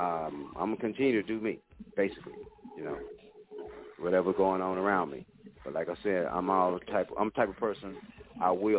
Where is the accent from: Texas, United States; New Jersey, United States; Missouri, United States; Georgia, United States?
Texas, United States; Dallas; I'm from Dallas, Texas.